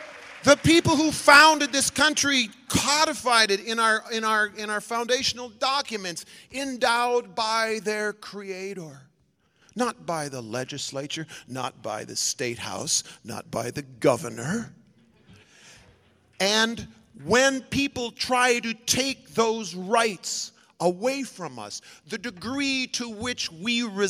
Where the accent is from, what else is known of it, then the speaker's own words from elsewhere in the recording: Wausau, Wisconsin, United States; You know, I was growing up in Wausau. I was 14 years old.